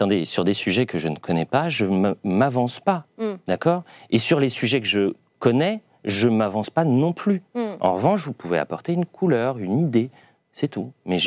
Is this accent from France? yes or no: yes; Paris, Île-de-France, France; À Paris, mais aussi un peu dans le sud-est.